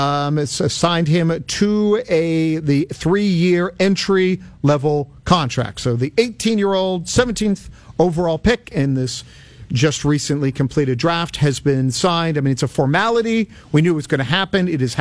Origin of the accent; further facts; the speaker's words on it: Toronto, Ontario, Canada; I grew up in Etobicoke.